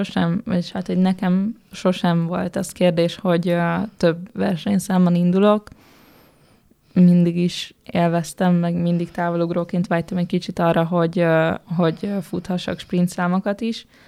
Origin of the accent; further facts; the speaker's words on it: Győr, Győr-Moson-Sopron, Hungary; born there; also born or lived in Szombathely; now in Budapest, Hungary; Én Győrben születtem, utána éltem viszonylag sokat Sopronba, aztán úgymond hazaköltöztünk Szombathelyre, mert a szüleim innen származnak, és hát most pedig Budapesten lakok.